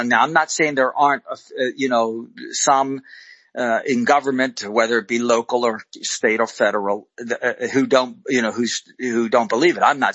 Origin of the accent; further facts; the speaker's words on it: United States; I actually, I'm an American and I love my country.